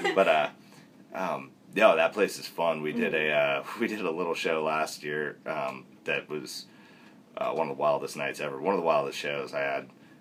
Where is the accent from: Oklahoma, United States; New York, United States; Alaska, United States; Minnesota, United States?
Alaska, United States; Wasilla; Like, I grew up in Wasilla, Alaska. Totally used to that.